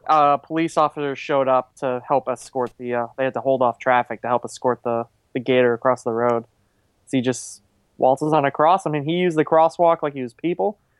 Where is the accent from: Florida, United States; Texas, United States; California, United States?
Florida, United States; Palm Coast; So this is takes place in my hometown currently in Palm Coast, Florida.